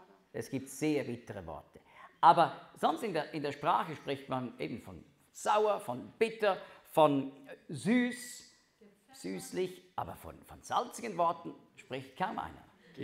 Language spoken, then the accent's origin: German; Switzerland; Ich darf das jetzt als Schweizer nicht sagen.